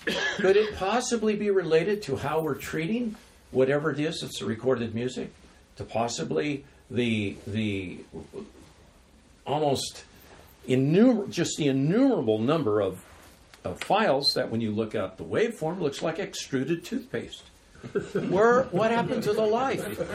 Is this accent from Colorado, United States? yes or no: no; Compton, California, United States; I'm from Los Angeles, but I'm not from Beverly Hills. I was raised in Compton, California.